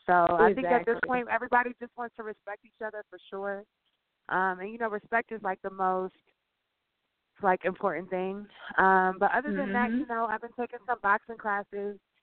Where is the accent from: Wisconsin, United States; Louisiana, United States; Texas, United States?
Louisiana, United States; You know, I'm a little ratchet because I'm from Louisiana.